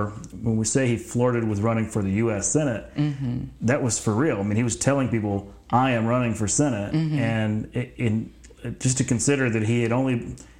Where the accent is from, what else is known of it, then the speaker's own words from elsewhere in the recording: Prattville, Alabama, United States; And see, I'm from Prattville, so right. I mean, he's, I guess you'd say, my hometown representative.